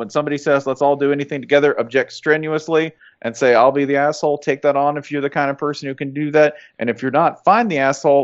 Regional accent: Tennessee, United States; I'm from Tennessee.

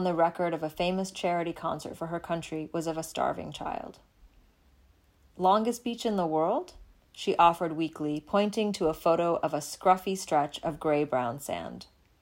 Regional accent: Bangladesh; how embarrassed I was to come from Bangladesh.

